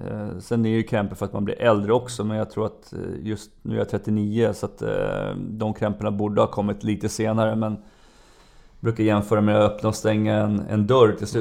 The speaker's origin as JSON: {"language": "Swedish", "town": "Viksjö", "region": "Stockholm County", "country": "Sweden", "tie": "born or raised there", "said": "vi är båda uppvuxna i Viksjö"}